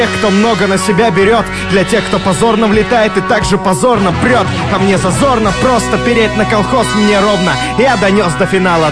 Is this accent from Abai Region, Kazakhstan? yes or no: no; Almaty, Kazakhstan; Привет, Алмате, я из Алматы, кстати.